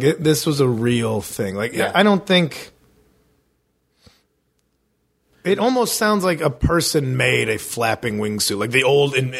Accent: Addison, Illinois, United States; I'm from Addison, so I'm like where Melrose Park is, and I'm like maybe three neighborhoods straight west of there.

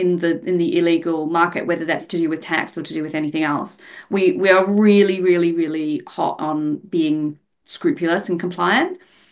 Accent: New Zealand; I'm from New Zealand

